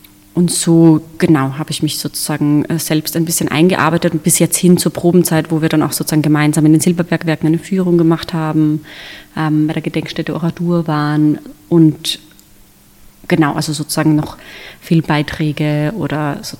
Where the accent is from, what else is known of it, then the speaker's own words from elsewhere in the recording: Austria; Und bin ja selbst sozusagen als Österreicherin